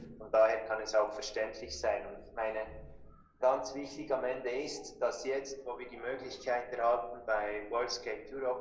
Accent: Switzerland; Was in England was geht, bei uns in der Schweiz was geht, was in Deutschland läuft, weiß ich nicht.

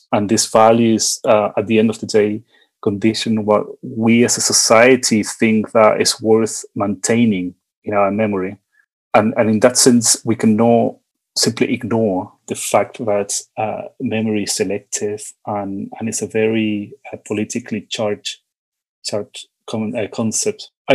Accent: Santiago, Santiago Metropolitan Region, Chile; English is a second language; One of the things that I learned from growing up in Santiago

